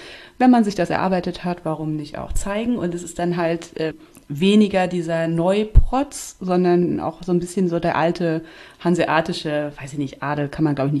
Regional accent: Lübeck, Schleswig-Holstein, Germany; now in Hamburg, Germany; ich komme ja aus der Ostsee-Ecke Lübeck da.

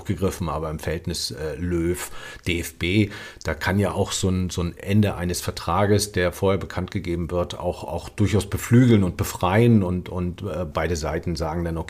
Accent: Rostock, Mecklenburg-Vorpommern, Germany; wenn du zu Hause spielst in Rostock und ich kenne meine Heimatstadt

